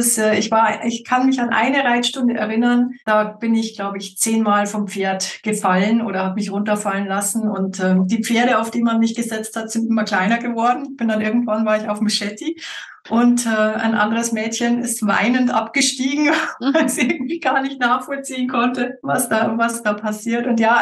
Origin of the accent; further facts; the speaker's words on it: Munich, Bavaria, Germany; ich bin aus München hier.